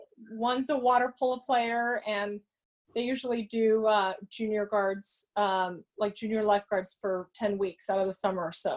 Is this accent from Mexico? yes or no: yes; Mexico; now in Encinitas, United States; No, I'm actually from Mexico, but I have lived here for over 20 years.